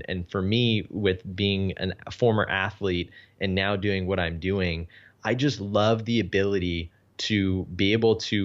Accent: Canada; I'm Canadian

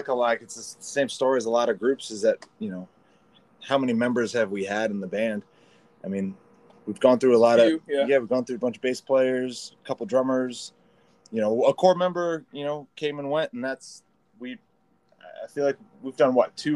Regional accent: Richmond, Virginia, United States; I'm from Richmond, Virginia, where we're

